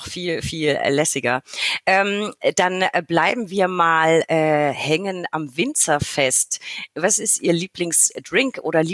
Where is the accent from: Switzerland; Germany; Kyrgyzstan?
Germany; Bavaria; Ich komme ja aus Franken.